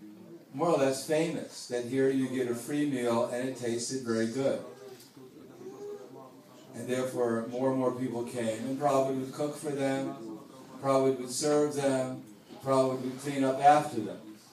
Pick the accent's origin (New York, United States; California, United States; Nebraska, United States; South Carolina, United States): New York, United States; I grew up, not in that area, but I grew up in New York.